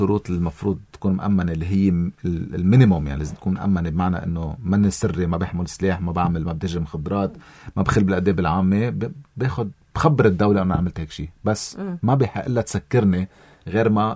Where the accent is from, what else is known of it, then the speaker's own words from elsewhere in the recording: Lebanon; نحن اليوم كلبنانيين